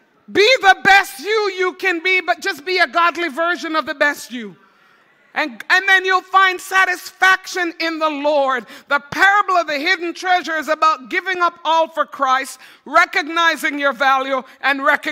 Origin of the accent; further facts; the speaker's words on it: Quebec, Canada; I remember growing up in Quebec when I was very, younger teenager, and my parents had moved to Ottawa, and I moved back to Montreal to take the job with Air Canada.